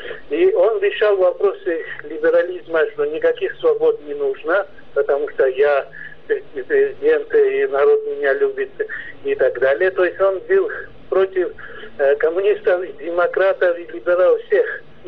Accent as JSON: {"language": "Russian", "country": "Georgia", "said": "Так как мы грузины"}